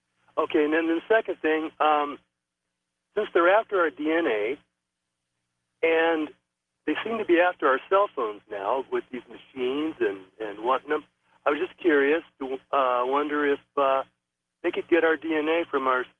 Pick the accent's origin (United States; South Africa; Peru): United States; born there; I was born in America in this day and age